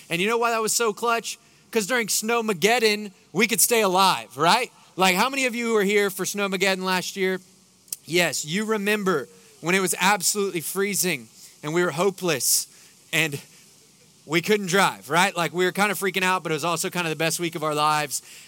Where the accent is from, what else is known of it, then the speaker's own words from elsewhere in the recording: Houston, Texas, United States; I'm from Houston. If people are driving by like that, you got to, like, you know, get a gun or something.